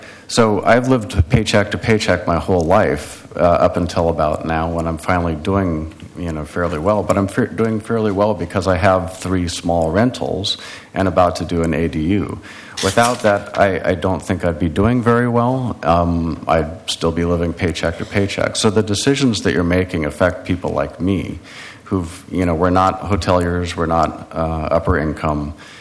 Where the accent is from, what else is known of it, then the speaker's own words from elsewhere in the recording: Portland, Oregon, United States; I grew up here in Portland. I went to Metropolitan Learning Center, downtown Portland.